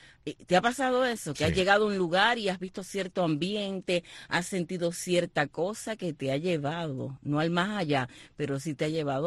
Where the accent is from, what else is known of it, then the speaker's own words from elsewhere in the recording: Holguín, Cuba; y me tienes a mí, que soy de Holguín.